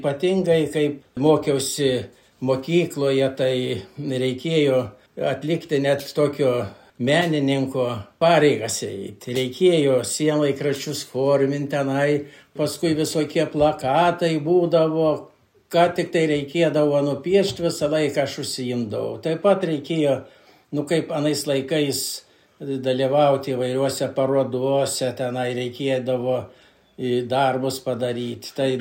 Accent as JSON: {"language": "Lithuanian", "town": "Vėkvedžiai", "region": "Šiauliai County", "country": "Lithuania", "tie": "born or raised there", "said": "Mano vaikystė, jaunystė prasidėjo kaime, gimiau Šiaulių rajone, Vėkvedžių kaime. Praleidau, kaip sakyti, vaikystę, augau, džiaugiausi viskuo, ką turėjom. Lankiau Jonelaičių pradinę mokyklą, paskui aštuonmetę mokyklą"}